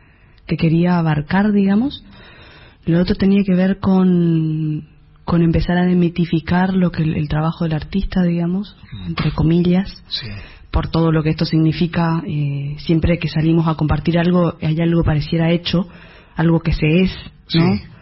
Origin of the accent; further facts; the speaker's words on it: Misiones, Argentina; accent: Misiones; ese gesto que tiene mi, mi tonada, o que tiene el... la gente que misionera y que tiene la gente de nuestro país